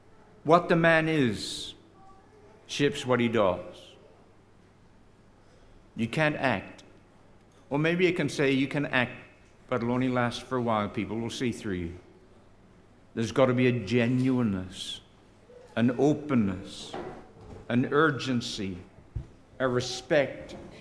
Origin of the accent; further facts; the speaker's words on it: Northern Ireland, United Kingdom; You'll forgive me, I'm an Ulsterman at heart.